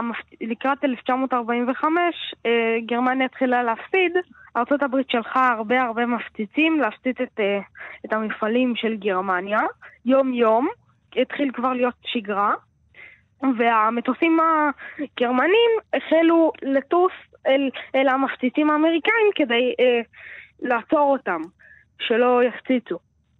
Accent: Tel Aviv, Tel Aviv District, Israel; אני מתל אביב, בן 11 וחצי, עולה לכיתה וב.

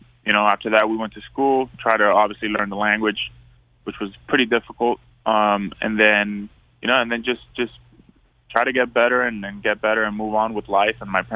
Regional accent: Miami, Florida, United States; you know, I'm from Miami.

